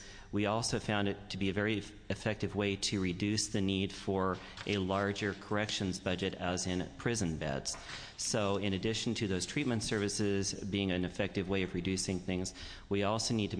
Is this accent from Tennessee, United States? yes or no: no; Prineville, Oregon, United States; I'm from Prineville.